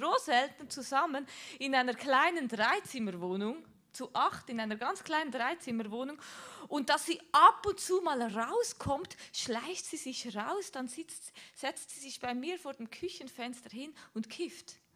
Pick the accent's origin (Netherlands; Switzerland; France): Switzerland; Aargau; wir kommen aus dem Aargau, wir haben dort so mitten auf dem Land gewohnt, so wirklich am Rand vom Dorf